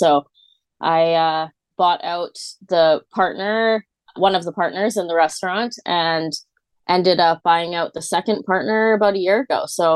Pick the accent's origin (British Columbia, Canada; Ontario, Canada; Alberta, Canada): British Columbia, Canada; Vancouver; I am born and raised and still live in Vancouver, Canada.